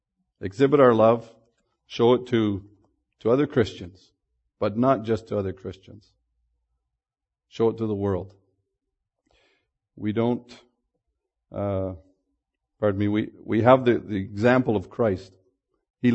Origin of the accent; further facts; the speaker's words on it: Toronto, Ontario, Canada; born there; I was born in Toronto.